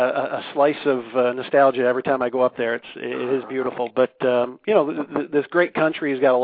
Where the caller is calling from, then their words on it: Duluth, Georgia, United States; I'm just north of Atlanta, Georgia, in Duluth.